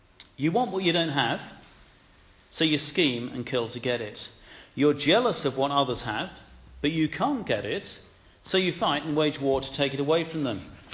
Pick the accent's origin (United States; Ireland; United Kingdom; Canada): United Kingdom; We're British. We've got to be better.